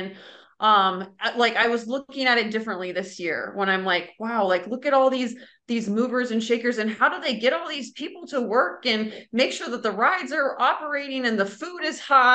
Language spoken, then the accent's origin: English; Minnesota, United States; So I grew up in Minnesota, and the end of August through Labor Day, they have the Minnesota State Fair